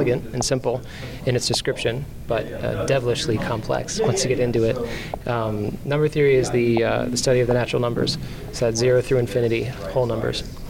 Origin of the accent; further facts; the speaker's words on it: Belgium; also born or lived in South Florida, United States; I was born here, but I have a sort of illustrious past history. I used to live in, I grew up in Belgium. I lived there for 10 years.